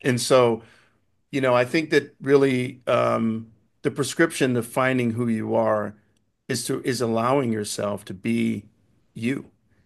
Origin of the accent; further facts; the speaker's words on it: Toronto, Ontario, Canada; streets of Toronto. I'm from Toronto, Canada.